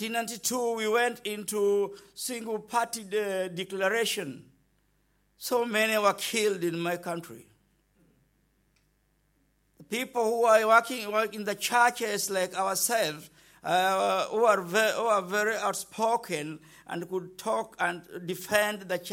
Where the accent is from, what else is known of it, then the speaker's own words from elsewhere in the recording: Bamako, Mali; English is a second language; I'm from Africa, Bamaku.